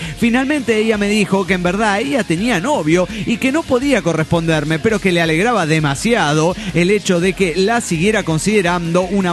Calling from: Guadalajara, Jalisco, Mexico; de Guadalajara, Jalisco, México.

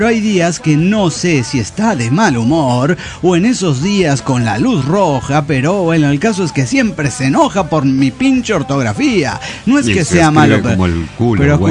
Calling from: Parral, Chihuahua, Mexico; Les saluda la flaca de Parral, Chihuahua.

